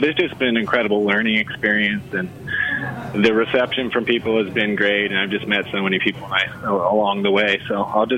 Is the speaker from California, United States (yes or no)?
yes; California, United States; moved away as an adult; now in Seattle, United States; I moved to the Seattle area from Northern California when I was about 23 and found cheesemaking.